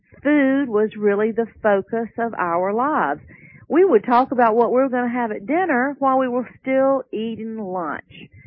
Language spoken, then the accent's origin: English; the South, United States; talking about my childhood and growing up in the South, needless to say, with all of the interest that my family had about food, I was an overweight child.